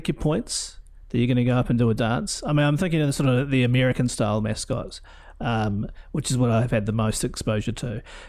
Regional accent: Bay of Plenty, New Zealand; I'm from Bay of Plenty, so Hori Bop is my mascot.

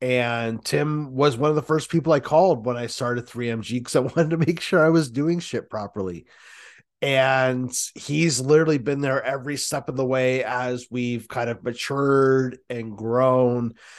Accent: Canada; as a Canadian

